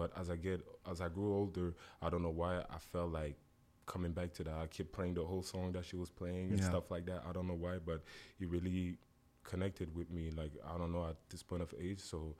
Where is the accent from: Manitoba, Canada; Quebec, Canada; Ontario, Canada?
Quebec, Canada; Montreal; I'm an artist. I'm a graphic designer, creative, born and raised in Montreal.